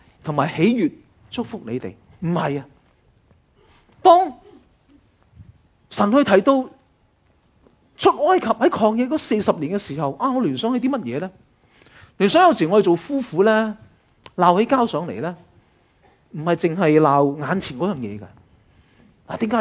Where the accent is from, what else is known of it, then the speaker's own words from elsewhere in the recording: China; 我哋中国人